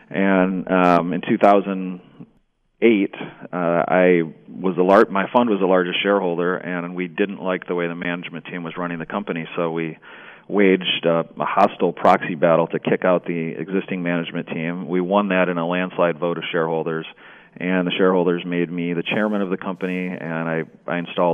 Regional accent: Grand Rapids, Michigan, United States; also born or lived in Boston / Los Angeles / Chicago; I grew up in Grand Rapids, moved away for 20 years, lived in Boston, Los Angeles, and then Chicago for 10 years, and moved back to Grand Rapids from Chicago in 2007

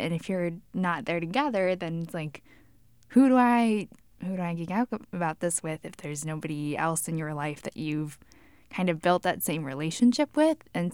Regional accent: Cauca, Colombia; He's from my home state of Cauca, so let's go.

